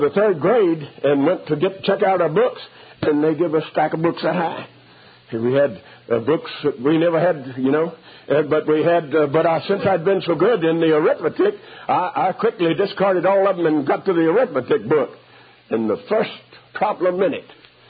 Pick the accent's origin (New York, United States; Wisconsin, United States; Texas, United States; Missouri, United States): Texas, United States; I was raised there in East Texas, and I started school, I think, in the fall of 32